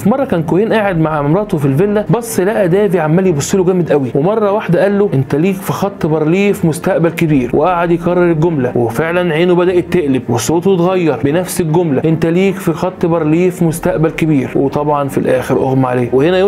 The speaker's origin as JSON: {"language": "Arabic", "country": "Egypt", "said": "المحرات زي ما بيقولوا عندنا في مصر"}